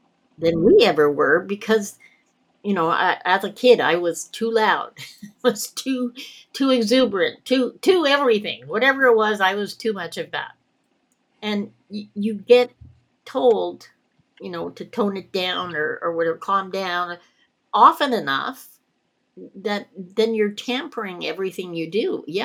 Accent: Toronto, Ontario, Canada; I grew up in Toronto in a slum, literally, for most of elementary school

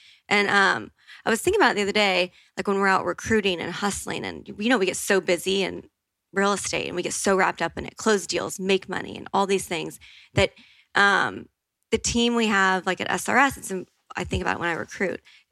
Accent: Bible Belt, United States; this isn't politically correct, but that we grew up, or I grew up in the Bible Belt, and we don't realize our community, and not everywhere is like that.

